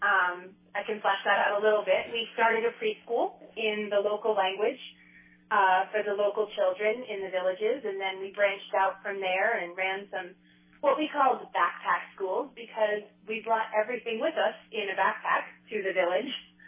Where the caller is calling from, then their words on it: Idaho Falls, Idaho, United States; Yes, I'm calling from Idaho Falls, Idaho.